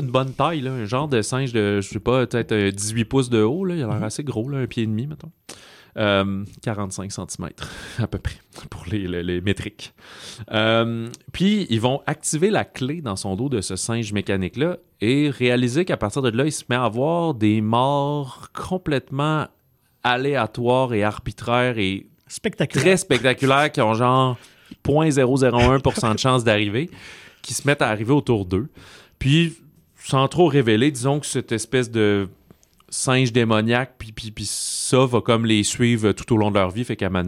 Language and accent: French; Quebec City, Quebec, Canada; Alors, nous sommes de Québec.